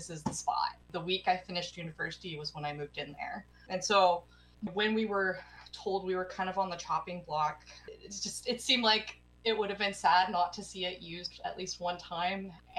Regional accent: Portland, Oregon, United States; I am the executive director of the James Black Gallery. I'm originally from Portland, Oregon. I came up here to go to school for animation in 2011

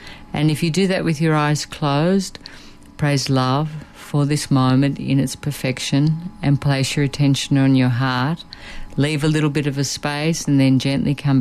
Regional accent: Australia; I'm Australian

